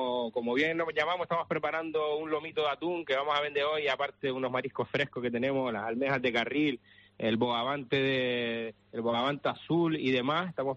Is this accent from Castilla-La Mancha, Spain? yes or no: no; Canary Islands, Spain; como chef o como cocinero canario que soy